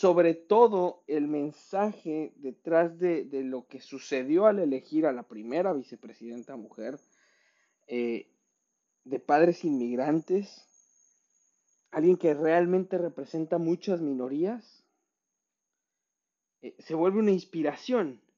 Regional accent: Mexico; now in United States; yo, como mexicano, hoy americano

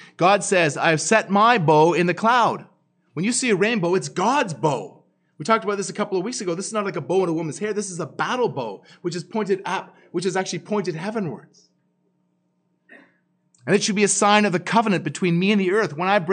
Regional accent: Ottawa, Ontario, Canada; But I'd seen it before again in the park here, and growing up in Ottawa, I saw it more clearly.

